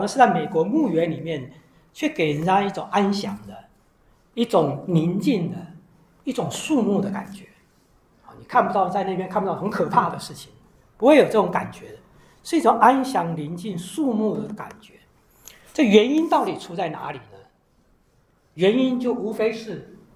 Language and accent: Chinese; China; 对于我们中国人来说，死亡有没有答案呢？